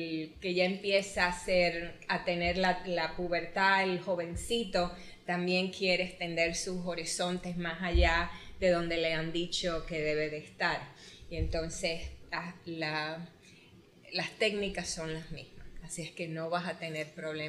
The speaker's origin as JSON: {"language": "Spanish", "country": "Cuba", "said": "o en este caso los 3 que somos cubanos"}